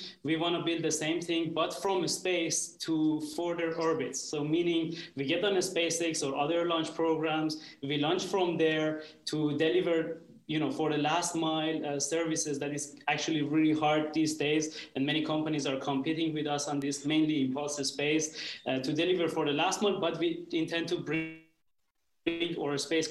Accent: Iran; English is a second language; I'm originally from Iran, so I want to start with my introduction.

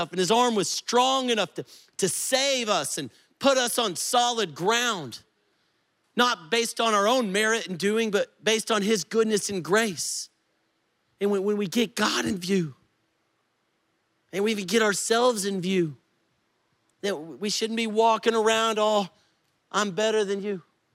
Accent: Texas, United States; I grew up in West Texas in cattle country.

